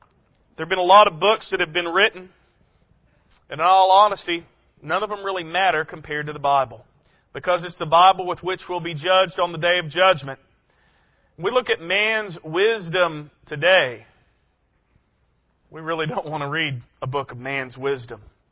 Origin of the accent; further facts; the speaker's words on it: Arkansas, United States; I'm a simple dude. It took Lisa years for me to get comfortable wearing shoes all the time. I'm from Arkansas. I don't want shoes.